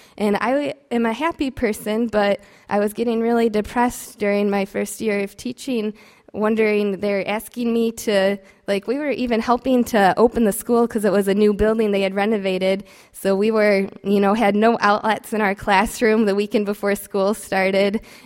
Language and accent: English; Auburn, United States; I grew up in Auburn, 1147 Townline Road. That's my home